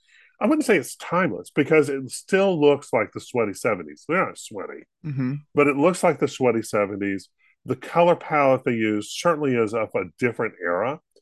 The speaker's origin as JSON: {"language": "English", "country": "United States", "said": "I'm an American, Steve."}